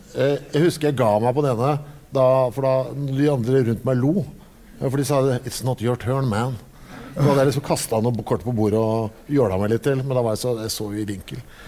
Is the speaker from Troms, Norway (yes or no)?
no; Oslo, Norway; Jeg vokste jo opp på Oslo Øst